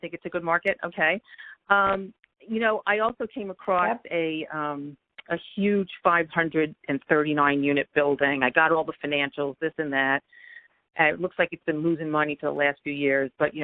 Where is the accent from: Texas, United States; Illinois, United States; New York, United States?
New York, United States; Brooklyn; I'm from Brooklyn, New York, and I joined the mentoring program a couple of weeks ago